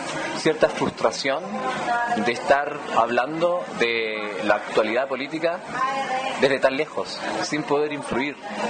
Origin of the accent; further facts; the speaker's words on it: Valparaíso, Chile; also born or lived in Linares; siempre se va a notar de que yo soy chileno